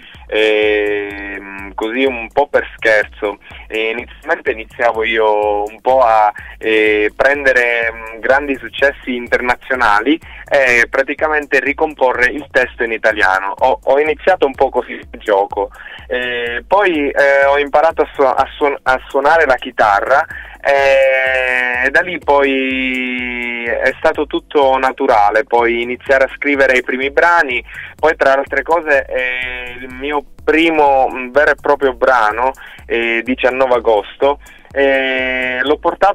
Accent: Sicily, Italy; alle calde estate siciliane, perché io vengo dalla Sicilia

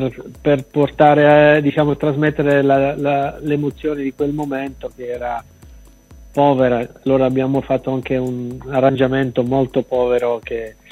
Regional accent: Zurich, Switzerland; born there; Io sono nato a Zurigo, ho le origini lucane

